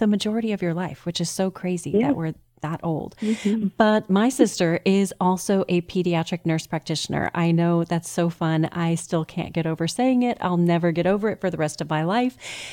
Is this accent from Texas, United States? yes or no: yes; Texas, United States; Not only did we have a winner from my home state of Texas